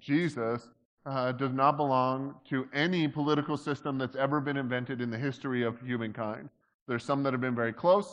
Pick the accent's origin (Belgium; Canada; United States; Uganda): Canada; So, I'm Canadian, too, and I use that as my license to be an exterior critic of your entire system. I come from a land where we have a whole bunch of different parties